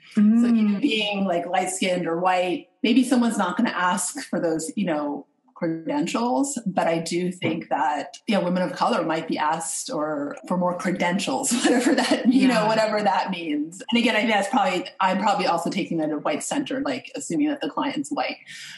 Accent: Washington, District of Columbia, United States; I grew up in Washington, D.C. And at the time, it was Chocolate City. Yes, I'm in a very white neighborhood. But I lived in DC proper. I went to DC public schools

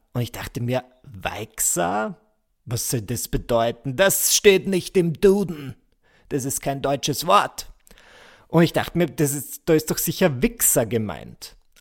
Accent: Mühlendorf, Burgenland, Austria; now in Vienna, Austria; Ich fahre ja sonst immer in meine Heimatgemeinde Mühlendorf im Burgenland und verbringe das Weihnachtsfest mit meiner Family. Und so als kleiner Kontext, Mühlendorf ist von Wien 40 Minuten entfernt.

